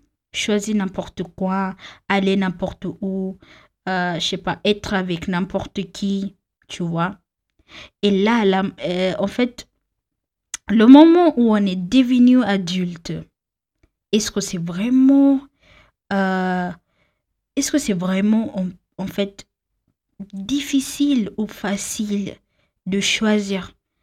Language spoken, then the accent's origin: French; Kenya; Je sais que comme les Kenyans, on a en fait pour aller au lycée